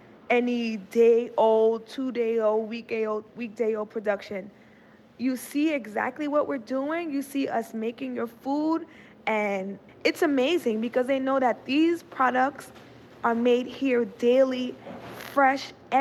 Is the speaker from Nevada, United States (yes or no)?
no; Queens, New York, United States; because I'm also from the inner city. I'm from Southside, Jamaica, Queens. You know, stereotypical neighborhood, liquor store, corner store, fried chicken place.